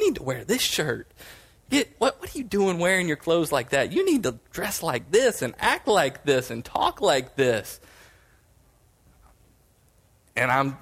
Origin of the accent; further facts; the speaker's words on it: the South, United States; I grew up in the South.